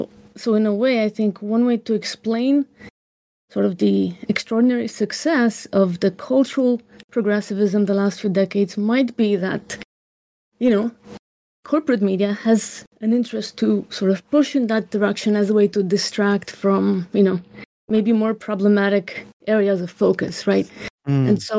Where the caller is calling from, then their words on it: San Diego, California, United States; Hello. So … I'm calling from San Diego.